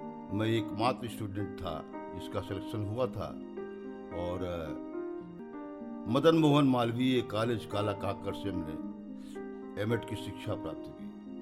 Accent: Pathkurwa, Uttar Pradesh, India; मेरा मूल निवास बहराइच जिले में विश्वनगर के निकट एक गाँव पाठकुरवा में है। मैं ग्रामीण अंचल से जुड़ा हुआ हूँ। मेरी पैदाइश पाठकुरवा में ही हुई और वहीं से हमने अपनी प्राथमिक शिक्षा प्राप्त की।

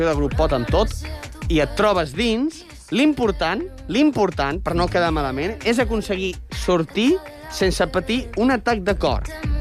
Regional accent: Sant Fost, Catalonia, Spain; almenys els que venien al meu poble a Sant Fost eren uns cracs

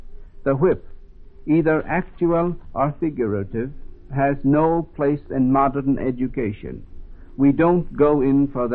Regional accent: California, United States; also born or lived in Dublin, Ireland; I was born in Ireland, in Dublin. My people came to this country when I was rather young. They went directly west and settled out in California.

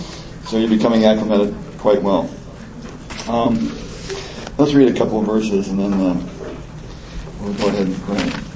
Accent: California, United States; now in Richmond, United States; I'm originally from California, but I make my home now in the Richmond area of Virginia.

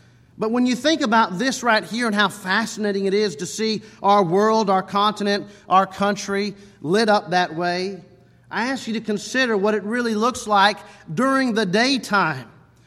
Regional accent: Texas, United States; also born or lived in Oklahoma; since we are from Oklahoma and Texas, I do consider Texas my home.

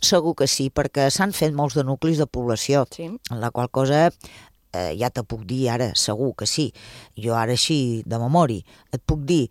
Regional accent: Ibiza, Balearic Islands, Spain; tothom els que tenim certa edat i som eivissencs i eivissenques

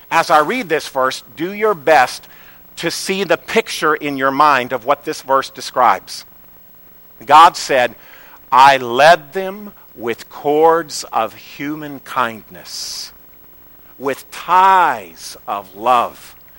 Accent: Missouri, United States; I grew up in Missouri. How many of you know there aren't many oceans in Missouri?

